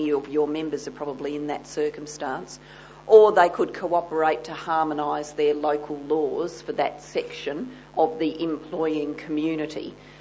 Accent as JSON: {"language": "English", "region": "Victoria", "country": "Australia", "said": "Obviously, I'm from Victoria. There's a sizeable industry there"}